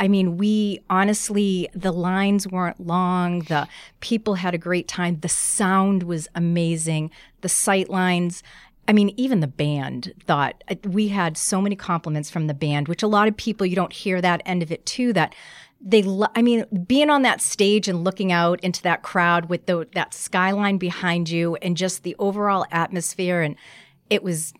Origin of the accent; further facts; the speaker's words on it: Boston, Massachusetts, United States; moved away; I'm from Boston, but I moved here 20 years ago.